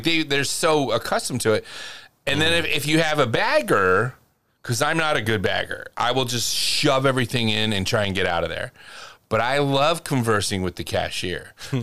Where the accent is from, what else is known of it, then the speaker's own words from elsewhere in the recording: Northeast, United States; now in California, United States; See, I grew up in the Northeast where weather was vastly different.